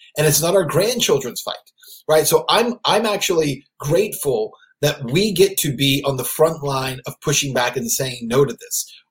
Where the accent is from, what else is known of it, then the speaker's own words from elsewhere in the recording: United States; one of the things that I also really stood out to me as an American is that when people would find out I was an American